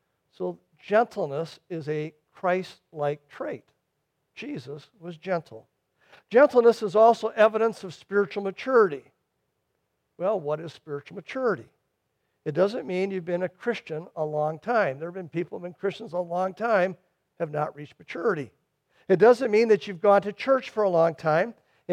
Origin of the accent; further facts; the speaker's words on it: Minnesota, United States; I grew up in Minnesota.